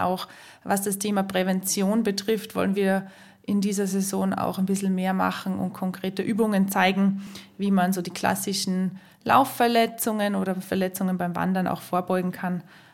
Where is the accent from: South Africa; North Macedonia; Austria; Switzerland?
Austria; Salzburg; Und ansonsten liebe ich auch das Tennengebirge. Das ist so meine Heimatberge, wo ich aufgewachsen bin.